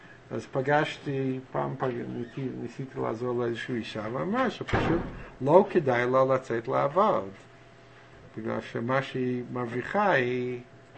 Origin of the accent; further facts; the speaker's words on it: New York, United States; Hebrew is a second language; moved away as an adult; now in Israel; כשאני גדלתי באזור ניו יורק